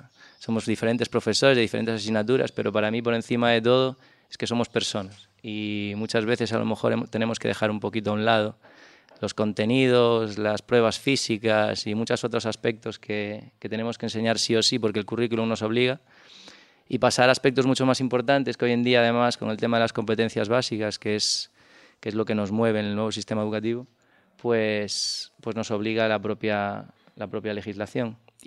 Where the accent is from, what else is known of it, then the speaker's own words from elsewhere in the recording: Galicia, Spain; moved away; me imagino que por el acento ya te irás dando cuenta que no soy de aquí, ¿no? Por supuesto. Sí, soy de Galicia y llevo ya aquí... Lo que pasa es que llevo aquí como 13 años en Canarias, con lo cual casi soy un 25, un 30% canario.